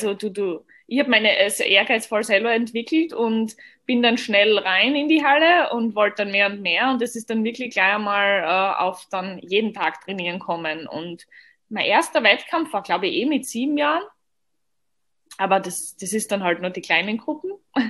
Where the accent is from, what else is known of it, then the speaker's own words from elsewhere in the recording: Austria; Und ich komme aus Österreich.